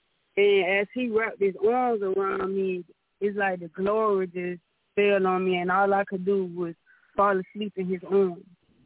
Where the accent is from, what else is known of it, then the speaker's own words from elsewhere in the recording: Montgomery, Alabama, United States; He was in Montgomery, Alabama, because I'm from Montgomery, Alabama.